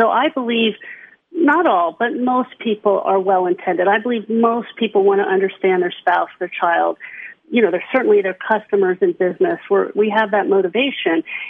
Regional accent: East Coast, United States; I grew up on the East Coast, not far from you, Chris.

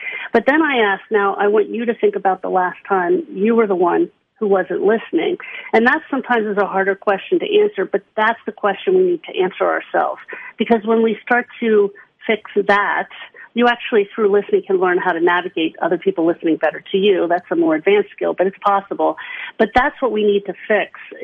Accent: East Coast, United States; I grew up on the East Coast, not far from you, Chris.

